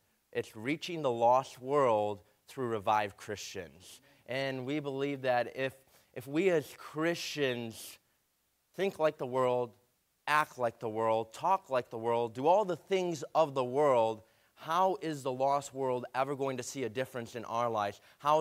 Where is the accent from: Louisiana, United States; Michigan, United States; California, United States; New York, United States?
Michigan, United States; Shelby Township; We are from Shelby Township, Michigan, which is just a little bit north of Detroit.